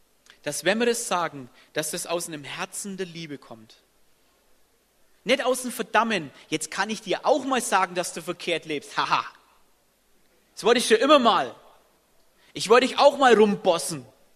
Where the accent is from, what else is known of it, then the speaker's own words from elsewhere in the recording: Bavaria, Germany; Bin ein Franke, so ist es halt, okay?